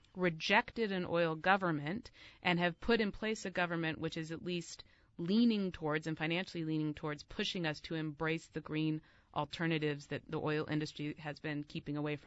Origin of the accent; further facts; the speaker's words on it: California, United States; also high in my home state of California